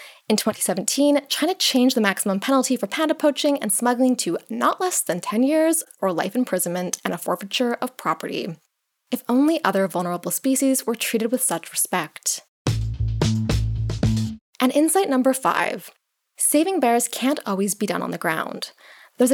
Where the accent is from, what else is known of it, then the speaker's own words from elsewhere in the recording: Canada; Growing up in Canada, a place that colonizers once considered naming Ursalia, meaning place of bears